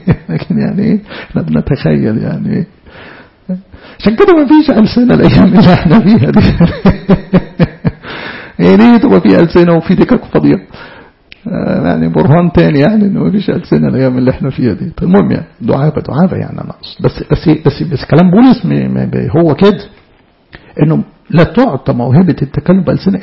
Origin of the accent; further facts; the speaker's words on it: Egypt; احنا كمؤمنين مصريين